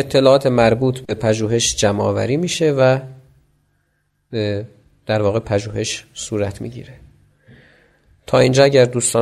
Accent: Tabriz, East Azerbaijan, Iran; now in Tehran, Iran; عرض کردم از تبریز اومدم تهران

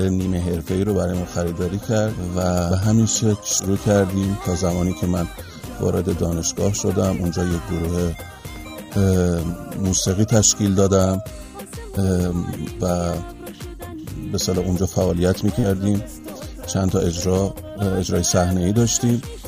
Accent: Shiraz, Fars, Iran; born there; اصالتا که ما شیرازی هستیم، من شیراز به دنیا آمدم به همراه برادرم.

